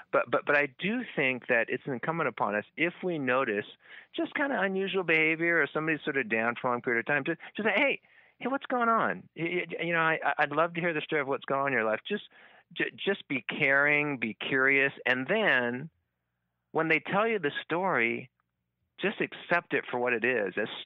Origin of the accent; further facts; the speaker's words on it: San Francisco, California, United States; now in Davis, United States; Okay, so I grew up in San Francisco, like I said.